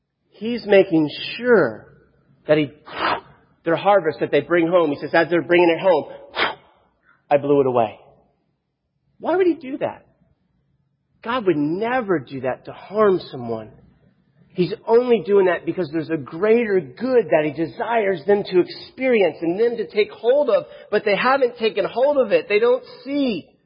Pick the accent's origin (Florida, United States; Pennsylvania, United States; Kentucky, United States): Florida, United States; I'm from Florida